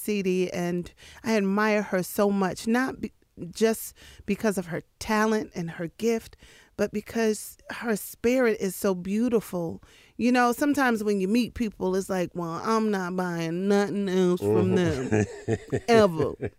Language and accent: English; Hartford, Connecticut, United States; now in Las Vegas, United States; Born and raised in Hartford. I went to college in Florida. I went to Bethune-Cookman and Daytona Beach. And currently I'm in Las Vegas.